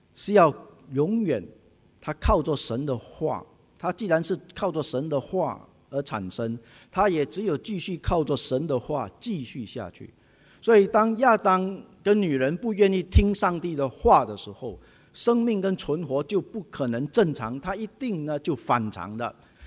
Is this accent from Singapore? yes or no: yes; Singapore; 我们新加坡人都到处去旅行，